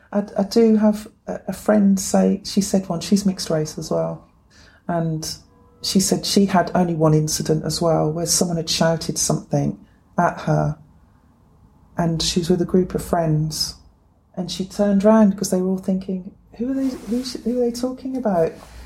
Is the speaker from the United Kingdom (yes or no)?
yes; England, United Kingdom; They couldn't believe I was from England.